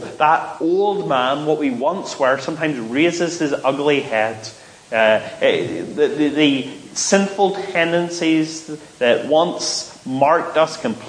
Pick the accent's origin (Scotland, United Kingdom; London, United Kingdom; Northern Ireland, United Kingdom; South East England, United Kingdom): Northern Ireland, United Kingdom; we're Northern Irish and that's just the way we tend to be